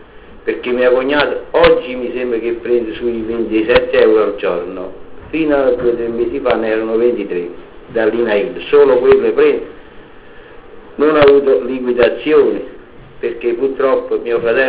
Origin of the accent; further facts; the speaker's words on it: Nola, Campania, Italy; il sindaco del mio paese, io sono di Nola